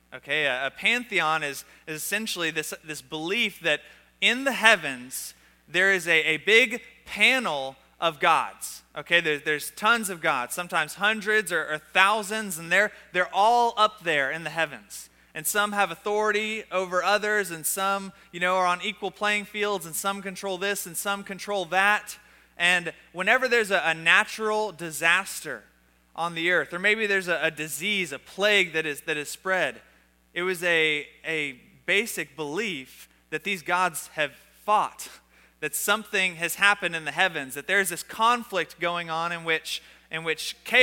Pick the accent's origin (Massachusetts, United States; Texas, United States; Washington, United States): Texas, United States; Tyler; I grew up in Tyler, Texas. I grew up in American Christianity.